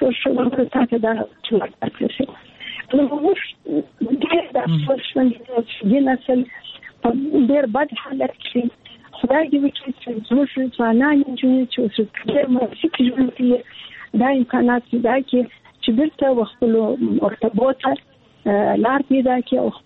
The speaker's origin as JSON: {"language": "Pashto", "region": "Kandahar", "country": "Afghanistan", "said": "زه د کندهار یم، د کندهار د دنیا لالیسې کې مې زده کړې وکړې، او کابل پوهنتون ته ولاړم"}